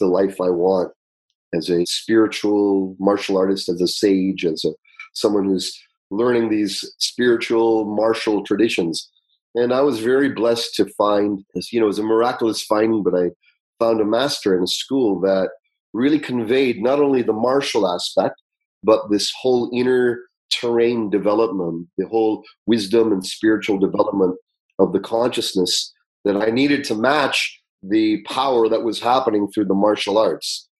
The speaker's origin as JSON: {"language": "English", "country": "Canada", "tie": "born or raised there", "also_born_or_lived": "Uganda", "said": "When I was young, raised by Indian parents, East Indian parents in Canada, I was born in Uganda, Africa. They emigrated to Canada."}